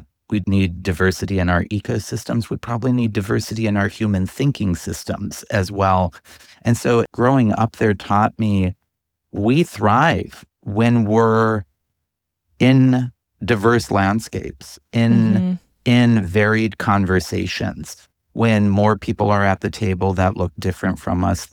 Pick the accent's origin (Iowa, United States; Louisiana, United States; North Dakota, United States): North Dakota, United States; Center; what growing up in Sinner really gave me was the wide world, the big, beautiful world.